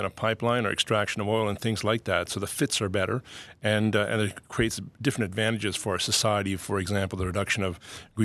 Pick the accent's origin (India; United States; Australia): India; born there; I'm the real Indian because I was born in India.